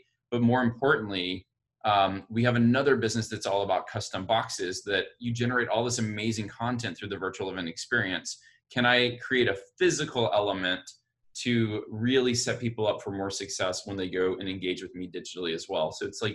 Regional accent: Montgomery, Alabama, United States; I am from Montgomery, Alabama, and I was raised with this whole idea

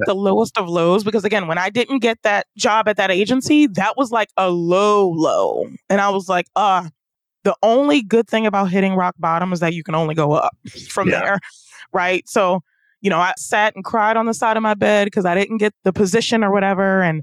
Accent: Baltimore, Maryland, United States; Also, growing up in Baltimore City, a lot of impoverished neighborhoods, a lot of things like that.

